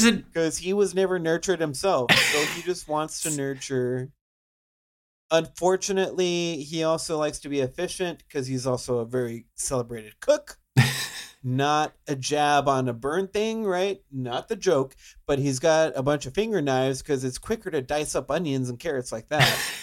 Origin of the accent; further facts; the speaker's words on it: Texas, United States; Temperatures are like 88 degrees, but we're from South Texas.